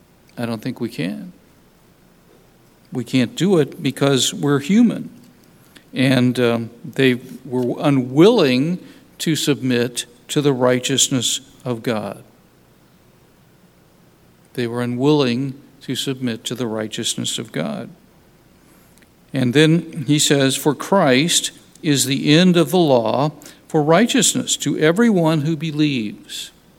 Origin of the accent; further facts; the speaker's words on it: United States; But you know, as an American, I liked our country. I still like our country.